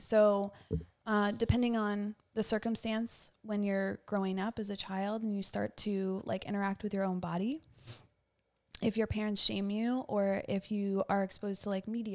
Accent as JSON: {"language": "English", "town": "Westchester", "region": "New York", "country": "United States", "lives_now": "New York City, United States", "said": "I am from Westchester originally, which is the county right outside New York City."}